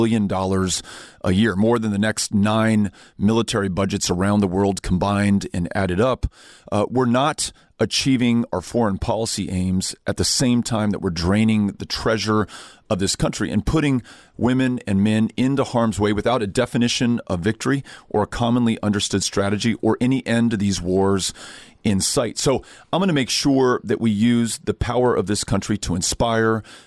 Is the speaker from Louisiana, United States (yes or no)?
no; El Paso, Texas, United States; my hometown of El Paso, Texas